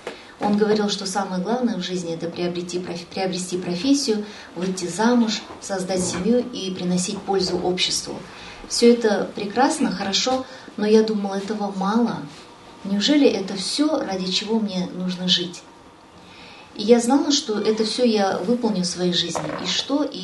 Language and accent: Russian; Kazakhstan; А я казашка, и как можно мне, казашке, мусульманке, говорить про русского Иисуса Христа?